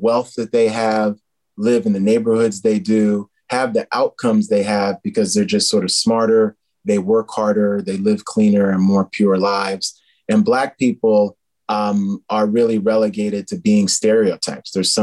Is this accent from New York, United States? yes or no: yes; Queens, New York, United States; And the way in which that impacted me growing up in Queens is